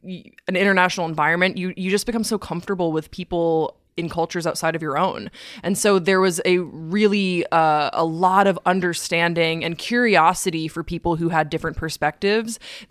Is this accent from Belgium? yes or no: yes; Waterloo, Wallonia, Belgium; I grew up in Waterloo, Belgium. So I grew up overseas